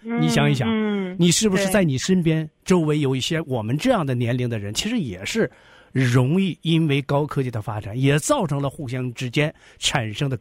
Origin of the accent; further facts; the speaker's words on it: Northeast China, China; 而且我们东北人，那我们倒没有这种这个生活的这样的一个处境。